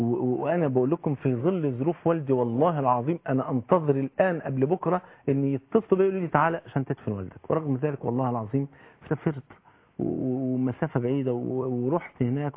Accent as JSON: {"language": "Arabic", "region": "Port Said Governorate", "country": "Egypt"}